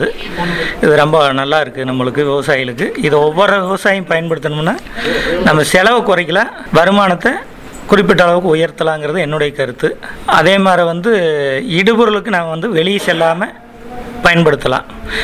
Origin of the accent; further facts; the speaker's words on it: Kugalur, Tamil Nadu, India; நான் வந்து கூகலூர் கிராமத்தை சேர்ந்தவன். கோபி வட்டம்